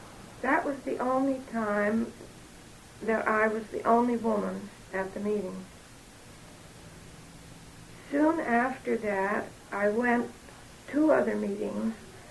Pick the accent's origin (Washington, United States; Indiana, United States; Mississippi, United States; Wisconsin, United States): Indiana, United States; born there; Well, I was born in Indiana a good many years ago.